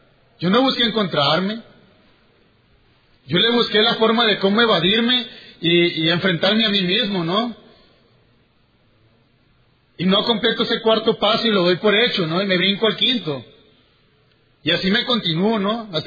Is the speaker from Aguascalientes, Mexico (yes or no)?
no; Culiacán, Sinaloa, Mexico; now in Toronto, Canada; Soy de Culiacán, Sinaloa, México, pero milito aquí en Toronto, en el Nueva Esperanza.